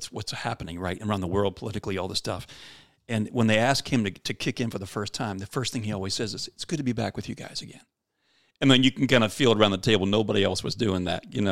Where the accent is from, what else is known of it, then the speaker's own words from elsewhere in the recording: Pennsylvania, United States; I grew up in Pennsylvania.